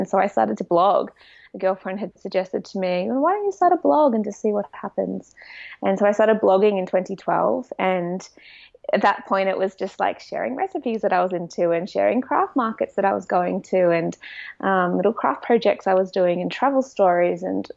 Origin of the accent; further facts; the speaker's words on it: Australia; now in London, United Kingdom; I also am currently living in London. I'm Australian. I've been out here for a couple of years now.